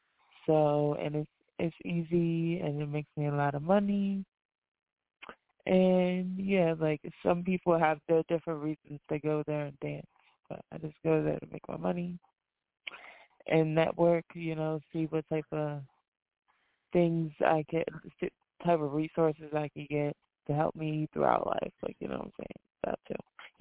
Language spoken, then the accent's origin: English; Hagerstown, Maryland, United States; now in Newark, United States; Hagerstown is a small town. Hagerstown.